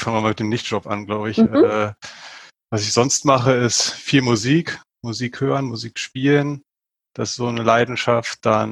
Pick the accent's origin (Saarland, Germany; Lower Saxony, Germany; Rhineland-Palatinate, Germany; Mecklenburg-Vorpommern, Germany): Lower Saxony, Germany; born there; now in Buchholz in der Nordheide, Germany; Ich bin 36 und aktuell wohne ich in Buchholz in der Nordheide. Und gebürtig eher unteres südöstliches Niedersachsen, in einem kleinen Örtchen.